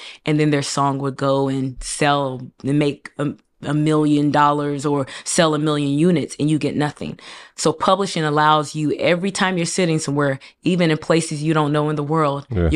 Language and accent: English; United States; Because just because I'm Nigerian doesn't mean I know how to do business in Nigeria. I was born and raised in America.